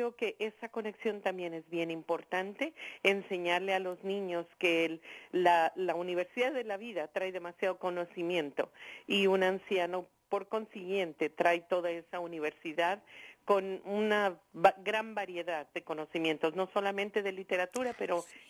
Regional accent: Mexico City, Mexico; Yo soy oriunda de la Ciudad de México

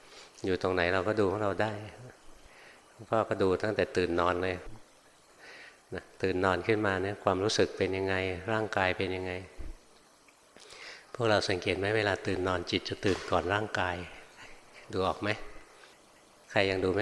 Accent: Bangkok, Thailand; หลวงพ่อเกิดในกรุงเทพโตอยู่ในกรุงเทพเรียนอยู่ในกรุงเทพทำงานในกรุงเทพอยู่ในเมืองมาตลอด

